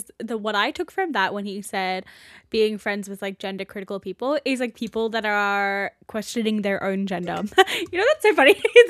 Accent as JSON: {"language": "English", "town": "Gold Coast", "region": "Queensland", "country": "Australia", "tie": "born or raised there", "said": "Like, yeah, because we grew up on the Gold Coast."}